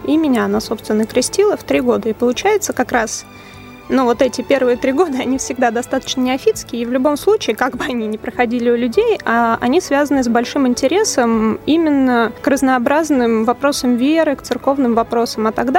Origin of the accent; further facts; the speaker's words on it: Ryazan, Ryazan Oblast, Russia; born there; Родилась я, конечно, в Рязани. В Рязани родилась и моя мать.